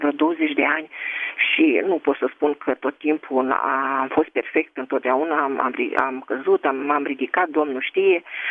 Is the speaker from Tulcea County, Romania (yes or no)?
yes; Tulcea, Tulcea County, Romania; din Tulcea.